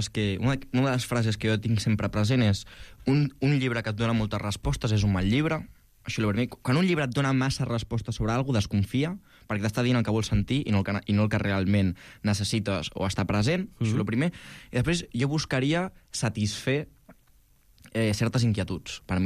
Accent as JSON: {"language": "Catalan", "region": "Catalonia", "country": "Spain", "said": "Jo soc del Baix Llobregat."}